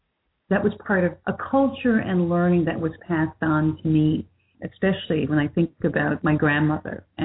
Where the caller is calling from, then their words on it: Conception Bay South, Newfoundland and Labrador, Canada; I'm calling in from Conception Bay South, Upper Gully, in Newfoundland and Labrador.